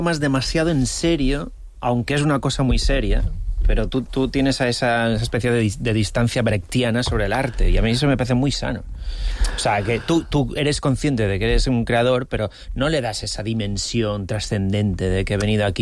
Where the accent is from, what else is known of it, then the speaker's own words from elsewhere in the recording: Madrid, Community of Madrid, Spain; Ya, porque eres de tal y yo soy de Madrid.